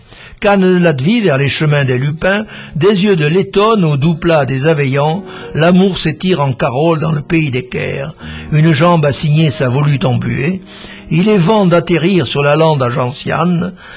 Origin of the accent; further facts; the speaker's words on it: Padirac, Occitanie, France; born there; C'est le Lot d'abord, le Quercy, puisque c'est le lieu de ma naissance, puisque je suis né à Padirac